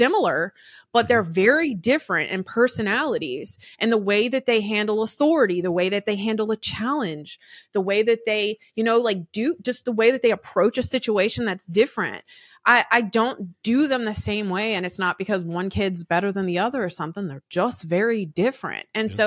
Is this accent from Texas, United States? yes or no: no; Louisiana, United States; I hate that Southern ass term. I'm from Louisiana.